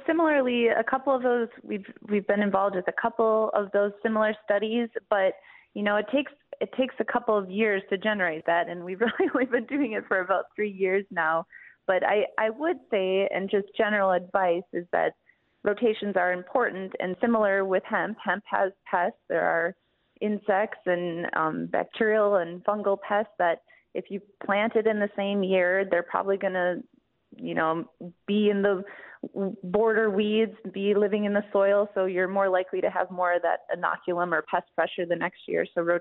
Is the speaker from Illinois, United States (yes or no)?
no; Wisconsin, United States; So I'm also from Wisconsin and saw lots of that ditch weed growing up.